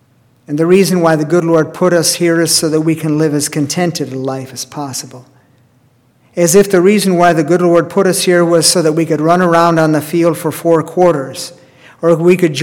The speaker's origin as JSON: {"language": "English", "town": "Chicago", "region": "Illinois", "country": "United States", "tie": "born or raised there", "said": "it makes me think of the Chicago Bears, my hometown team."}